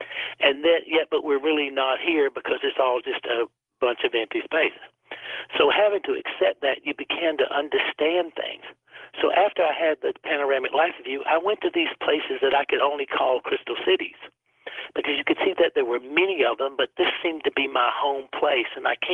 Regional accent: the South, United States; because we're from the South

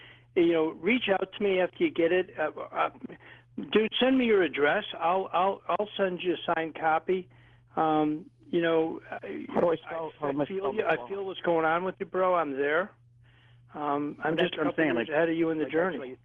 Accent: Hamburg, New York, United States; now in Derby, United States; Yeah, I grew up in Hamburg.

